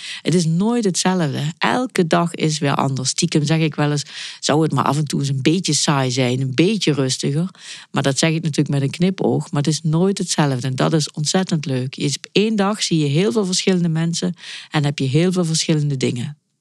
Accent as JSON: {"language": "Dutch", "town": "Kerkrade", "region": "Limburg", "country": "Netherlands", "tie": "born or raised there", "said": "En ik ben 53 jaar geleden geboren in Kerkrade. Hier, er was toen nog een ziekenhuis. En ik ben opgegroeid in Nulland, Pleierheide. En ik woon nu, sinds ik burgemeester ben, weer in Kerkrade."}